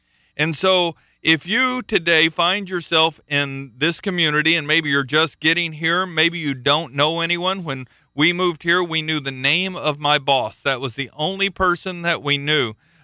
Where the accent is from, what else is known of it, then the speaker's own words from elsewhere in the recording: Midwest, United States; now in Florida, United States; I'm not a native Floridian. I am from a different part of the country. I'm from the Midwest.